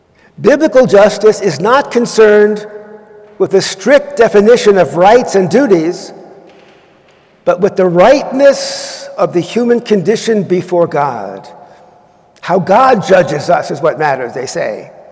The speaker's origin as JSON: {"language": "English", "region": "New York", "country": "United States", "said": "I'm a New Yorker in exile."}